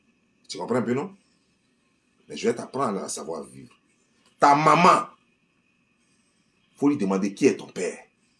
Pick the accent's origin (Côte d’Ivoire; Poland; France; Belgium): Côte d’Ivoire; Je te parle de la Côte d'Ivoire. Je te parle de mon pays, mon beau pays. La Côte d'Ivoire, mon beau pays.